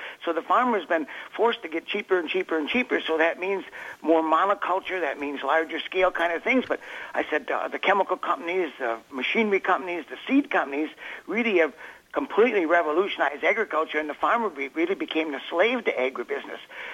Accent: Wisconsin, United States; These chemicals and things first came along because I was raised on Wisconsin dairy farm.

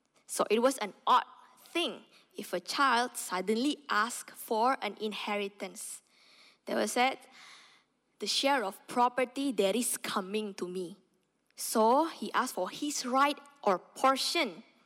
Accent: Indonesia; English is a second language; I come along from Indonesia, right?

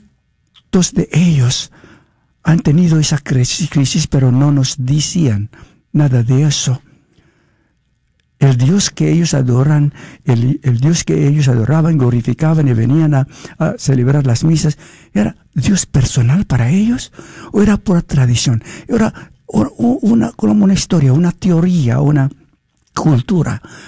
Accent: Philippines; yo nací como católico en las Filipinas, tenía padres católicos

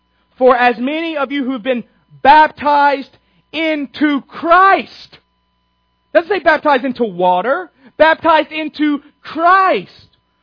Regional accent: United States; I am white. I am an American.

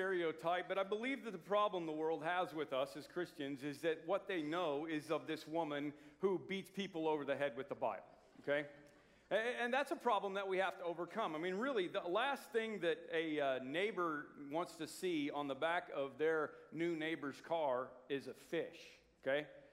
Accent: Illinois, United States; I'm from Illinois.

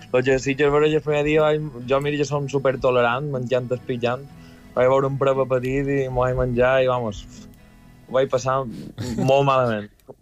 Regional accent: Felanitx, Balearic Islands, Spain; Jo som de Felanitx, de Puerto Colom.

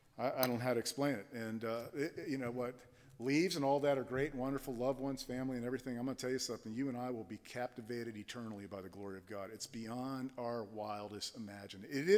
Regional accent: Miami, Florida, United States; when I was a little kid growing up in Miami, we had these blinds.

